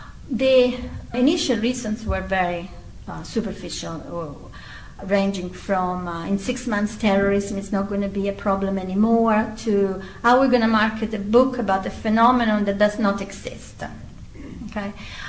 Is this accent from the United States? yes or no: no; Italy; first language Italian; English is a second language; agreed to translate the book from English to Italian, which is my mother tongue.